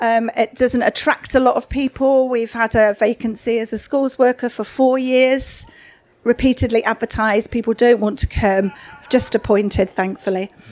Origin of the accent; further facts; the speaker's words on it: Sheffield, Yorkshire and the Humber, United Kingdom; I'm from Sheffield.